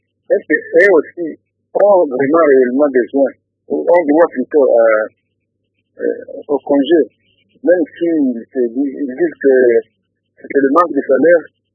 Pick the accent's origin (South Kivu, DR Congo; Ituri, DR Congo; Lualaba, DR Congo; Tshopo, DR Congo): South Kivu, DR Congo; Bukavu; chez nous en RD Congo en général et à Bukavu en particulier